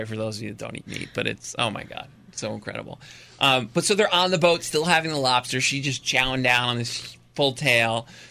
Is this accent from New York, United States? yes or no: no; New Jersey, United States; You know, I grew up in Jersey, so